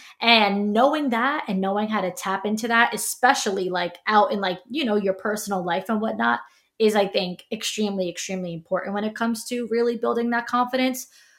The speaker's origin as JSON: {"language": "English", "region": "New York", "country": "United States", "said": "I'm from New York."}